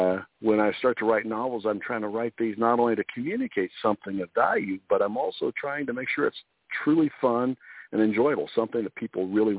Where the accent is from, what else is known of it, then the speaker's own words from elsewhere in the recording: Colorado, United States; also born or lived in Syracuse, New York; now in San Diego, United States; I was actually born way back east. I was born in Syracuse, New York, but I was raised in Colorado. And I've spent the second half of my life here in Southern California, in the San Diego area.